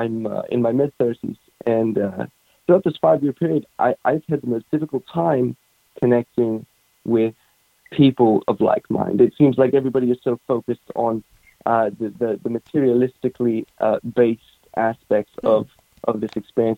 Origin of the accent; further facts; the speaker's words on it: South Africa; also born or lived in London; now in United States; I am from South Africa.